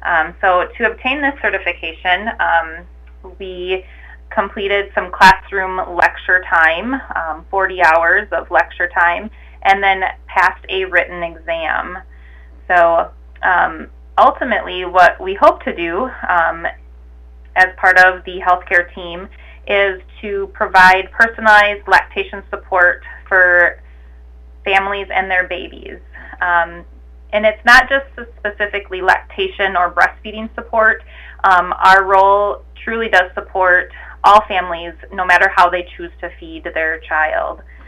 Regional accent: Minnesota, United States; I grew up in Minnesota, so I'm not far from home.

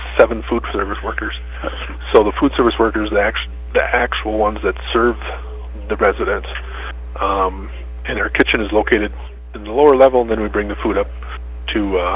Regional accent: Madison, Minnesota, United States; I grew up in Madison, graduated from Madison High School.

